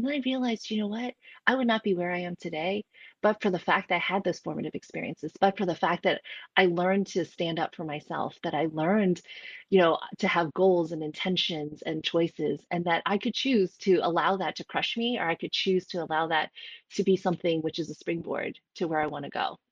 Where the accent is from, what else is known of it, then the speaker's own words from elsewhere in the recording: South Carolina, United States; also born or lived in New York; You know, I grew up in New York with my family up until I was six. And because of discrimination at work, my dad was really fed up, and his friend said, why don't you come to South Carolina?